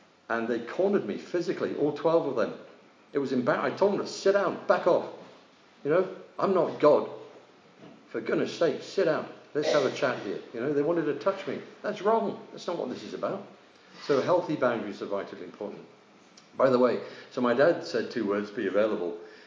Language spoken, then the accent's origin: English; United Kingdom; I said, I'm British.